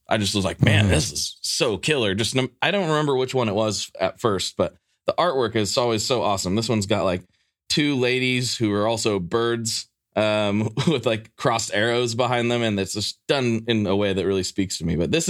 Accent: Pacific Northwest, United States; growing up in the Pacific Northwest and being the age that I am.

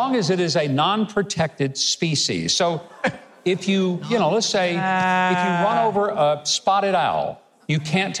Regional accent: Arkansas, United States; It's from my home state of Arkansas.

